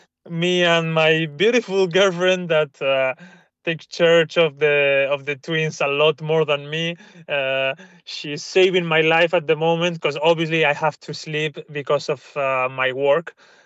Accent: San Sebastian, Basque Country, Spain; I'm from San Sebastian, which is a small city in Spain

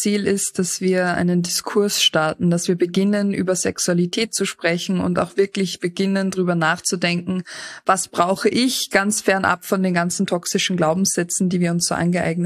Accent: Austria; Also bei uns in Österreich würde man zuzeln dazu sagen.

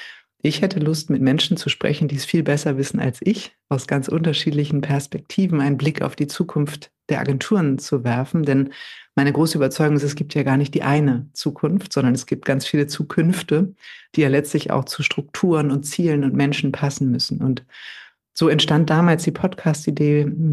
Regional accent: Hamburg, Germany; In Hamburg, genau, als Hamburger Dern. Ich bin mit 18 ausgezogen.

